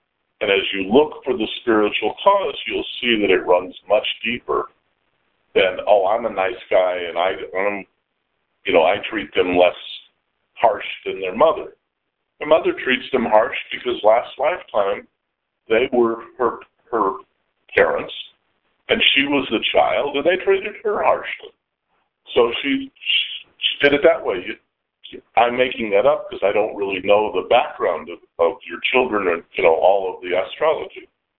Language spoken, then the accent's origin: English; Los Angeles, California, United States; born there; I was born in Los Angeles.